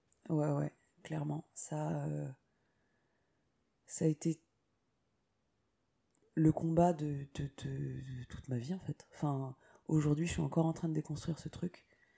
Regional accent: Ivry-sur-Seine, Île-de-France, France; also born or lived in Villejuif / Saint-Ouen / Bagnolet; j'ai grandi, je suis née à Ivry-sur-Seine. J'ai vécu un tout petit peu les premiers mois de ma vie à Villejuif. Ensuite, on a bougé à Saint-Ouen, puis à Bagnolet, puis à Vitry-sur-Seine. Donc voilà, je suis une vraie, vraie, vraie banlieusarde de 9-4.

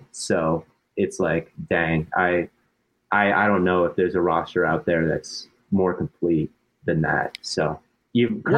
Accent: Minnesota, United States; I'm from Minnesota, but I'm a Packers fan.

